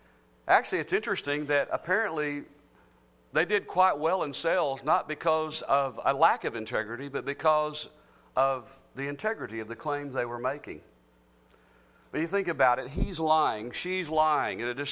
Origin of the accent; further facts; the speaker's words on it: Dallas, Texas, United States; Back when I was growing up in Dallas, we used to have a local TV station that would come on with a used car salesman.